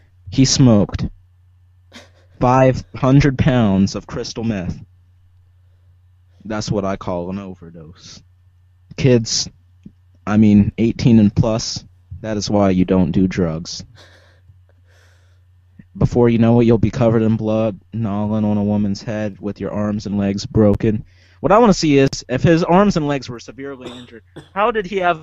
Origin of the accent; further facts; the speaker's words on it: Pennsylvania, United States; Hey, he's from my home state. Represent, boy.